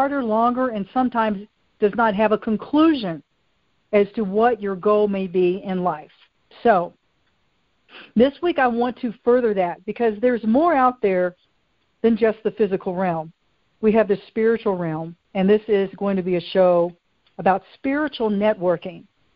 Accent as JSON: {"language": "English", "town": "Roanoke", "region": "Virginia", "country": "United States", "tie": "born or raised there", "said": "We grew up just right outside of the Blue Ridge Mountain region in Roanoke, Virginia."}